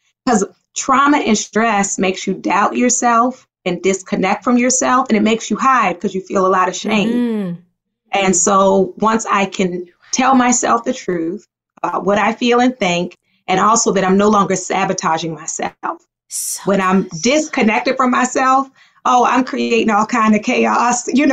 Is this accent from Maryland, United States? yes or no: yes; Baltimore, Maryland, United States; You know, I grew up in Baltimore.